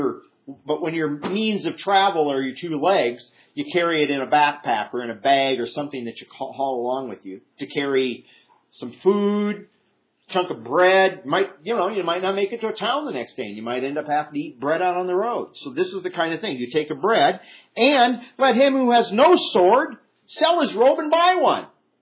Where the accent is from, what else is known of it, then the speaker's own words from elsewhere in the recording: Midwest, United States; In fact, I grew up back in the Midwest